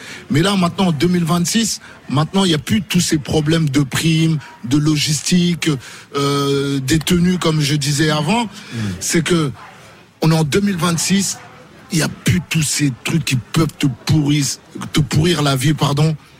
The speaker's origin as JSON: {"language": "French", "country": "Senegal", "said": "Je vais parler plus du Sénégal parce que je suis sénégalais."}